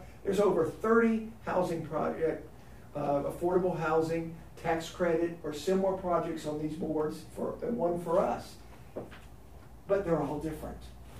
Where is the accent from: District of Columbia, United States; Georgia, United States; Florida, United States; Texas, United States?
Texas, United States; born there; I was born in Texas.